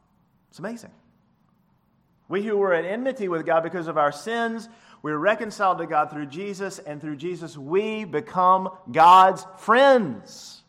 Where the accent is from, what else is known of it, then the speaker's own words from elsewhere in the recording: Elkin, North Carolina, United States; When I was growing up in Elkin, my best friend was Joseph Mickey.